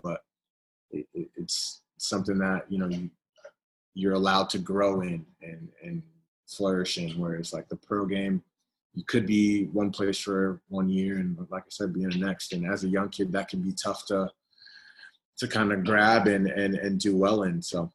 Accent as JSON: {"language": "English", "region": "Virginia", "country": "United States", "tie": "born or raised there", "said": "that was always a dream, you know, growing up in Virginia and kind of watching, you know, DC United from afar was always something that was, man, I want to be there one day"}